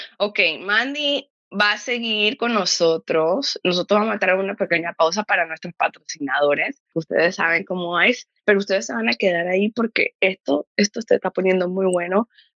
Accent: Panama; now in United States; Yo hice también toda mi escuela en Panamá.

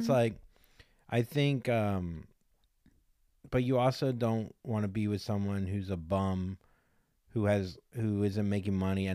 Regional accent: Florida, United States; I'm from Florida.

